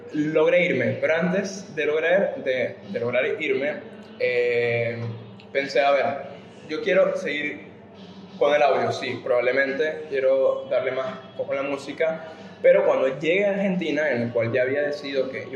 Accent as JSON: {"language": "Spanish", "town": "Puerto Ordaz", "region": "Bolívar", "country": "Venezuela", "also_born_or_lived": "Caracas", "said": "Puerto Ordaz, de donde vengo, es una ciudad bastante lejana de la capital. Así que tuve que irme de mi casa y, bueno, emprender una nueva vida en Caracas."}